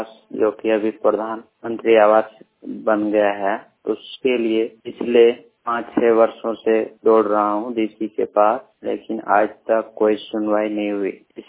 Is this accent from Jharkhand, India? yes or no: yes; Pakur, Jharkhand, India; मैं झारखंड के पाकुड़ जिला के अमलापुरा जराकी पंचायत का छोटा पहाड़पुर ग्राम का रहने वाला हूँ।